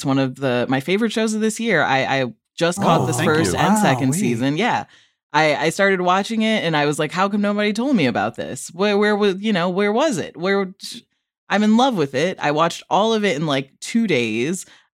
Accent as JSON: {"language": "English", "town": "Rockford", "region": "Illinois", "country": "United States", "tie": "born or raised there", "said": "It's set in my hometown, Rockford, Illinois, and they get the details right."}